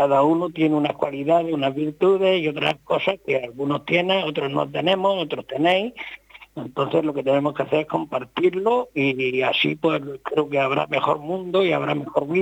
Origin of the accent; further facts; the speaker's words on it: Cajitán, Region of Murcia, Spain; born there; Yo nací allí, nací en Cajitán